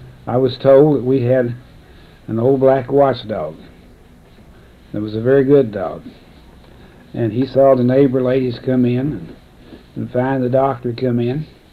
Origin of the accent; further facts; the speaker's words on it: Kentucky, United States; born there; In Stanford, Kentucky. I was born in Lincoln County, Kentucky, June the 7th, 1914.